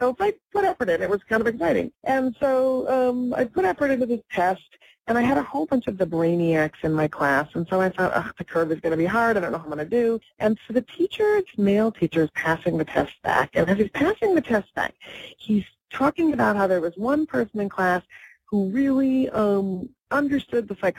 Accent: Minneapolis, Minnesota, United States; Yeah, Minneapolis.

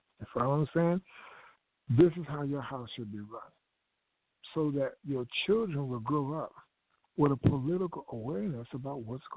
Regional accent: Philadelphia, Pennsylvania, United States; I'm from Philadelphia, and we had our own hospitals and medical facilities here in Philadelphia, training facilities.

